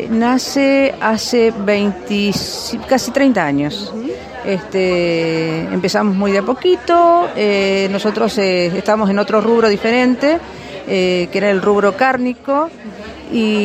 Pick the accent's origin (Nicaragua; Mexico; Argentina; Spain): Argentina; Córdoba; Somos del sur de la provincia de Córdoba